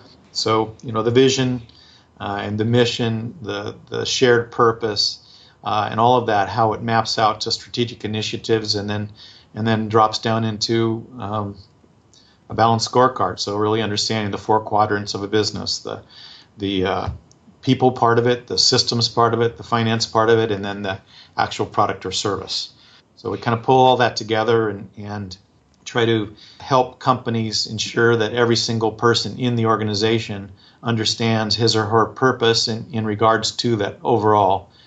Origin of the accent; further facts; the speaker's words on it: Oregon, United States; I've always been an outdoors person, growing up in Oregon, hunting and fishing and backpacking, camping, etc.